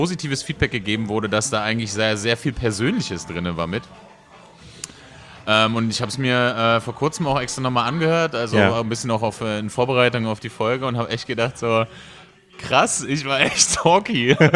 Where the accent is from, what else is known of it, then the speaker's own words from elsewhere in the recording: Berlin, Germany; born there; now in Cologne, Germany; Bin gebürtiger Berliner, jetzt seit 10 Jahren Wahlkölner.